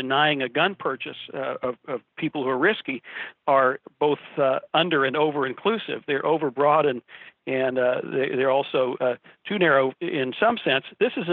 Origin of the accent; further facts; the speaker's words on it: Chapel Hill, North Carolina, United States; a very angry man in my hometown in Chapel Hill, North Carolina